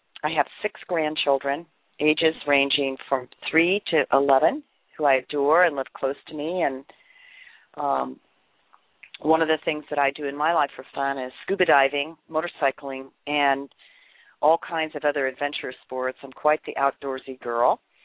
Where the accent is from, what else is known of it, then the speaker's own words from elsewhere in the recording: Van Nuys, California, United States; I was born in Los Angeles County. I'm a California native, which is a rare breed here in California, and grew up, I always say, cruising the boulevard in Van Nuys.